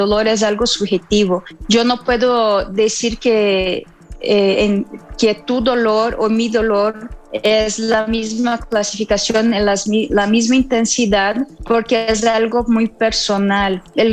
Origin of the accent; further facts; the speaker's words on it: Brazil; moved away as an adult; now in Mexico; Soy brasileña y en el año del 2010 me vine a vivir a México.